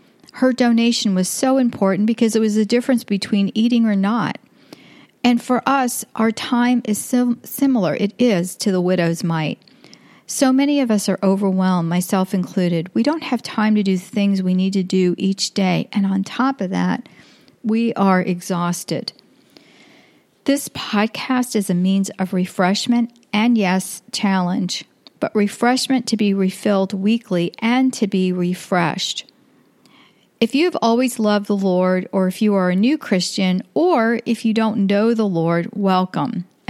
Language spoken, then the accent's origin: English; New York, United States; I was born in New York, and I grew up in an Italian family. Both of my parents were born in Italy.